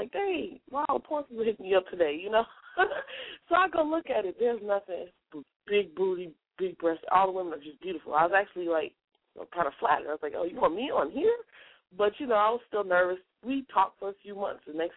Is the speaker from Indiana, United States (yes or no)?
yes; Indiana, United States; I'm from Indiana.